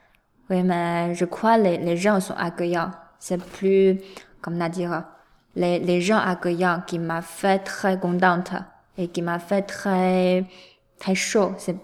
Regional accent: Langfang, Hebei, China; French is a second language; now in France; Je viens de la Chine, d'une ville qui s'appelle Langfang. C'est près de Pékin et Tianjin.

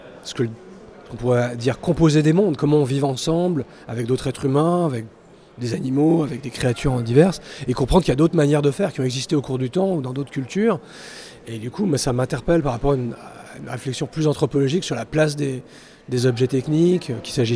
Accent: France; Évidemment, moi je suis français aussi, je suis franco-suisse

